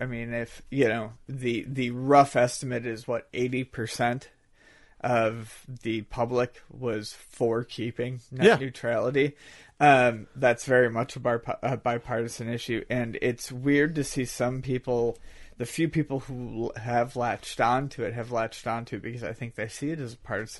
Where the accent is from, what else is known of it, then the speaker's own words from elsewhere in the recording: Buffalo, New York, United States; Well, I'm from Buffalo